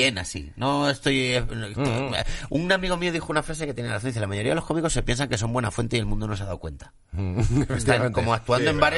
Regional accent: Andalusia, Spain; born there; Y yo nací en Andalucía

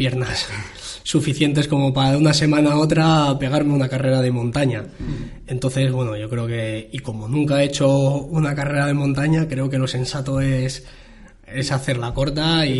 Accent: Bilbao, Basque Country, Spain; nosotros que somos de Bilbao, ¿no? Cuando bajamos a Sevilla y nos pega el calor, decimos, es que somos del norte.

